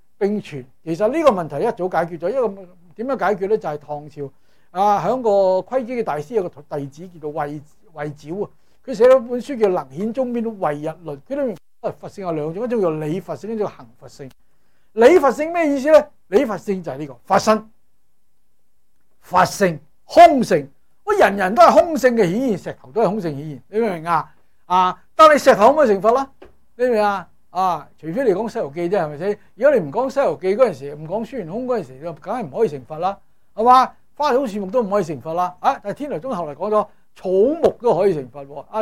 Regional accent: Fujian, China; 我系福建人嚟噶。

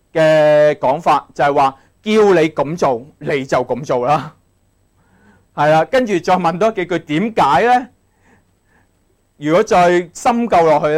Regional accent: Hong Kong; 我香港人勁，香港人八十歲死嘅通常係啊

